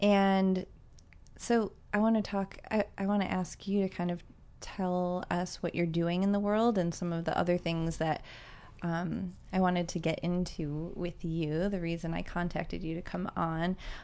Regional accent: East Coast, United States; It wasn't, so I'm from the East Coast.

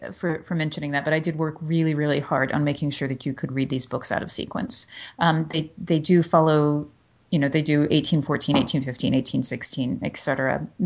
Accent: the South, United States; So I grew up in the South.

